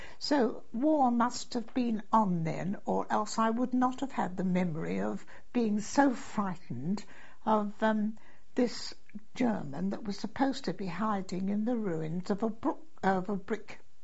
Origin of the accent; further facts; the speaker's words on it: Gibraltar; born there; I was born in Gibraltar in 1907 because my father was of Sheerness Dockyard.